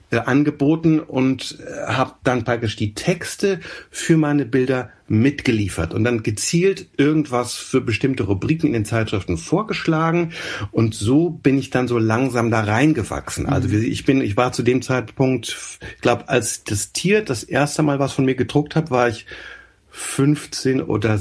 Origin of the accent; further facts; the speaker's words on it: Frankfurt, Hesse, Germany; und ich bin aus Frankfurt